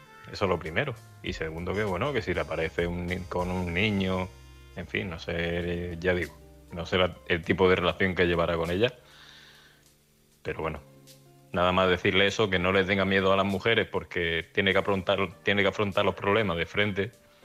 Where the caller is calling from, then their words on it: Almería, Andalusia, Spain; de Almería.